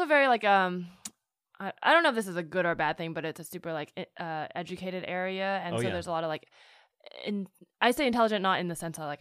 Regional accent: Palo Alto, California, United States; Palo Alto, Bay Area.

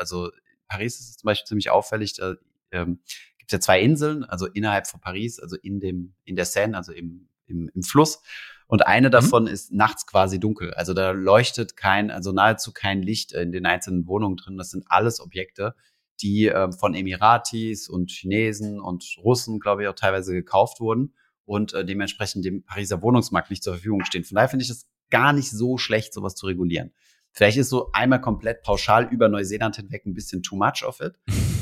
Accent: Saarbrücken, Saarland, Germany; meine Heimatstadt Saarbrücken

